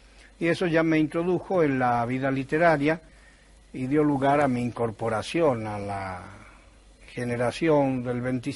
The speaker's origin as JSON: {"language": "Spanish", "town": "Granada", "region": "Andalusia", "country": "Spain", "tie": "born or raised there", "said": "Yo me crié en Granada, viví durante unos años en el Albaicín, en uno de aquellos cármenes del Albaicín."}